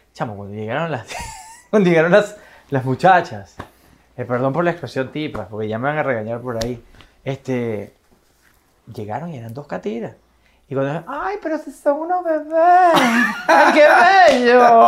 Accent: Choroní, Aragua, Venezuela; Yo soy de Choroní. No sé cómo estará Choroní ahora porque tengo muchos años que no voy.

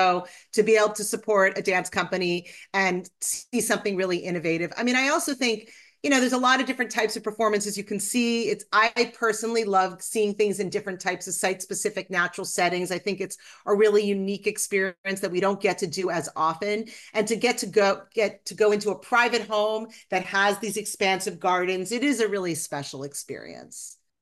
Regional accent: Brookline, Massachusetts, United States; I grew up outside of Boston in Brookline, Mass, and the public school systems had a wonderful arts program, and I had great dance and drama teachers.

